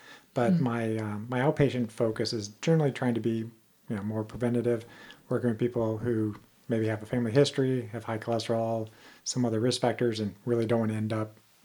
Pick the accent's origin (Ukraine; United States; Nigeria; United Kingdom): United States; St. Louis, Missouri; I'm from St. Louis originally. I'm from South County, not too far from where your location is at.